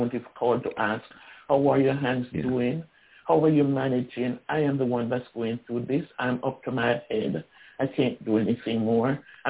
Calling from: Florida, United States; I'm calling from Florida.

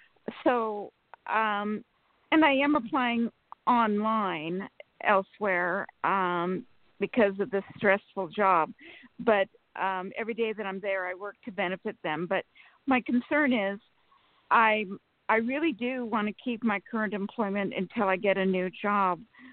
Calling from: Sacramento, California, United States; from Sacramento.

